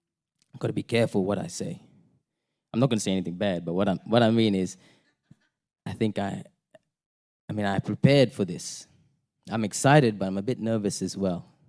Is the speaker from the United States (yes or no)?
no; Singapore; I was from Singapore. I didn't know anything about God. Okay, but we lived there. I was a Hindu.